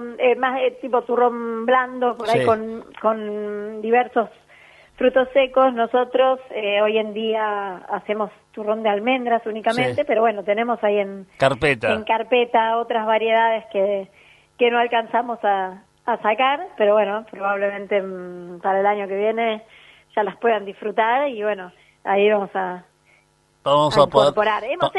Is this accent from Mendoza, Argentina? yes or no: no; Bariloche, Río Negro, Argentina; yo soy oriunda de Bariloche